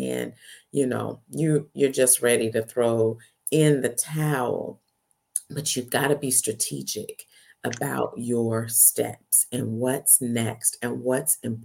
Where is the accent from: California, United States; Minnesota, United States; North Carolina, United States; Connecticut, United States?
California, United States; For those of y'all didn't know where I'm from Northern California.